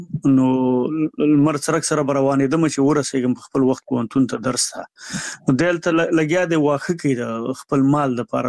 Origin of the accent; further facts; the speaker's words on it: Nangarhar, Afghanistan; زموږ کلی د دغه نه ډېر لرې دی، د جلال آباد نه، د ښار نه